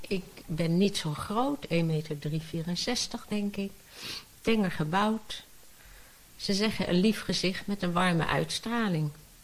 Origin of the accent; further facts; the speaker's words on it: Amsterdam, North Holland, Netherlands; now in Lisse, Netherlands; In Amsterdam. Ik ben echt geboren en getogen in Amsterdam.